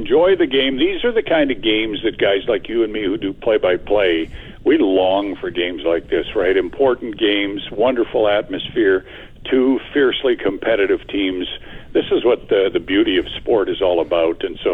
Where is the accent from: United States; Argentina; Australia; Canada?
Canada; Regina, Saskatchewan; I was still a Rider fan back in 72 because I grew up in Regina